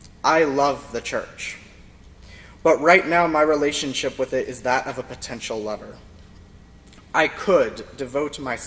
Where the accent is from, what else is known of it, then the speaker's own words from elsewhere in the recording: Lynchburg, Virginia, United States; In my hometown of Lynchburg, I can easily pass by at least half a dozen churches while I'm out and about